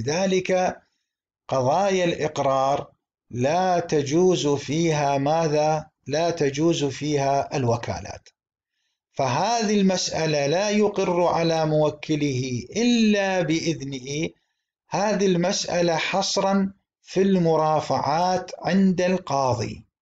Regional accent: Iraq; نحن الآن في بلدنا العراق أغلب البيوع عندنا هي تكون بالآجل

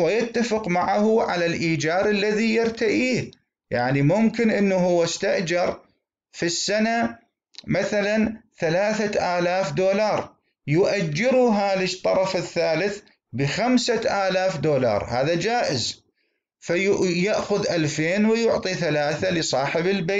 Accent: Iraq; السرقفلية موضوع مهم جدا منتشر في مجتمعاتنا الشرقية، سيما عندنا في العراق

